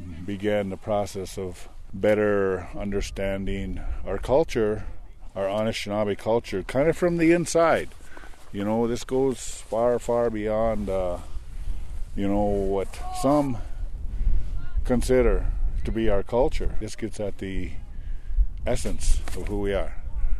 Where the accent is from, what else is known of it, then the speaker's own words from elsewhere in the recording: Mud Lake, Minnesota, United States; I'm from Mud Lake on the White Earth Indian Reservation over in northwestern Minnesota.